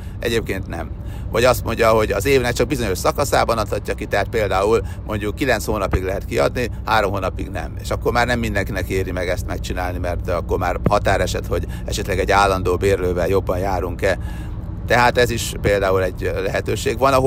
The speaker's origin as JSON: {"language": "Hungarian", "region": "Győr-Moson-Sopron", "country": "Hungary", "tie": "born there", "said": "nálunk is ott, ahol én születtem és sokszor jártam, azon a részen ott a Fertőtó magyar oldalán"}